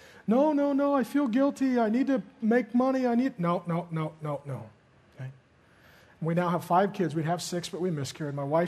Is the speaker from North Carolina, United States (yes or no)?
no; SeaTac, Washington, United States; I grew up in SeaTac. We know how to deal with this.